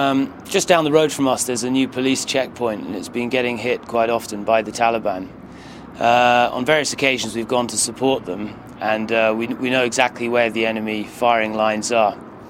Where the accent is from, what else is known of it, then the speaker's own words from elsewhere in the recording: Finchley, London, United Kingdom; I'm 30 years old and my hometown is Finchley in London.